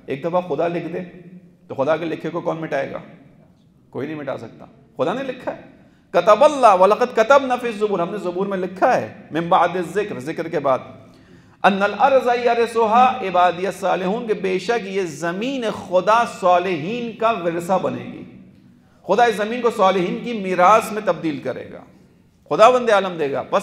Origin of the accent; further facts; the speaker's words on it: Pakistan; میں پاکستان کی توہین نہیں کر رہا, میں بھی پاکستانی ہوں, بتا رہا ہوں ہمارے حکمرانوں میں ہمت نہیں ہے